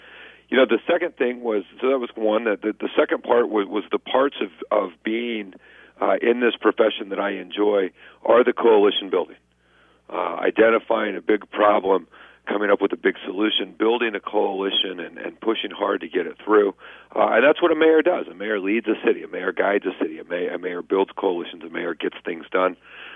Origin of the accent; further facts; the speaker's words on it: San Diego, California, United States; when you say I'm from San Diego, they go, hey, you have great weather.